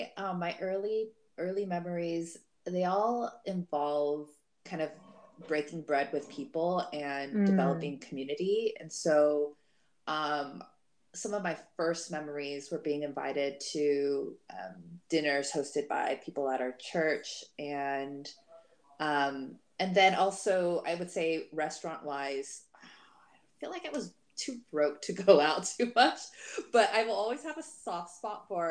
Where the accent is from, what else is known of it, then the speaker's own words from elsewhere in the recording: Los Angeles, California, United States; I mean, I grew up in Los Angeles, and if you wanted to get good Asian food, you'd have to really travel to the community.